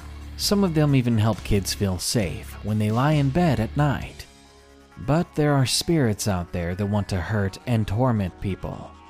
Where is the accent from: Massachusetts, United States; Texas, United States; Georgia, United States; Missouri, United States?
Georgia, United States; I didn't want to go back to my home state of Georgia